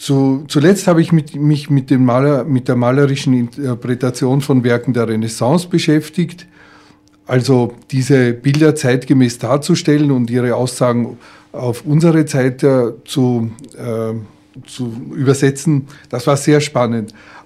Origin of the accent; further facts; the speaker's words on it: Vienna, Austria; born there; Also ich bin in Wien geboren, habe dort ein abgeschlossenes Studium der Wirtschaftswissenschaften